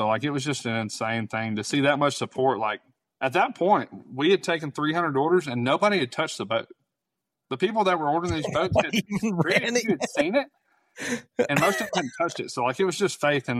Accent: Arkansas, United States; Like, Little Rock was in the conversation. I'm from Arkansas.

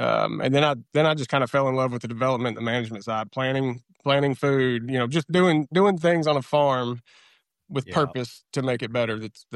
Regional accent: Searcy, Arkansas, United States; I'm from Central Arkansas. You know, eastern Central Arkansas, Searcy.

